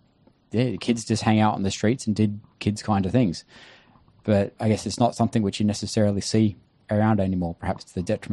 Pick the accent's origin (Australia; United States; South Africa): Australia; Mount Isa, Queensland; Mount Isa growing up in the 1970s is definitely, and the early 80s is definitely different to what Mount Isa is like now.